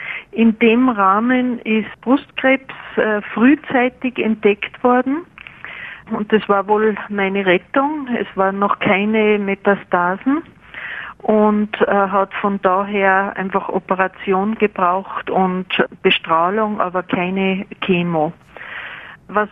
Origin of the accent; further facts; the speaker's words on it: Fribourg, Switzerland; Ich komme aus dem Kanton Fribourg.